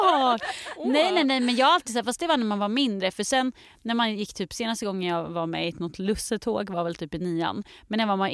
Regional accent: Linköping, Östergötland, Sweden; i Linköping där jag kommer ifrån

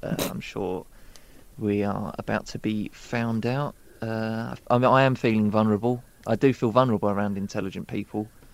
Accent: Dagenham, London, United Kingdom; I grew up in Dagenham.

